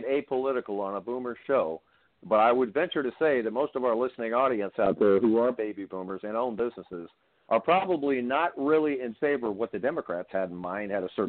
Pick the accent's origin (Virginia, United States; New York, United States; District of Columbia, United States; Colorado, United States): District of Columbia, United States; Washington; I was born in Washington, D.C. My dad was USDA for 33 years. I was born and raised in that neck of the woods of Washington, D.C.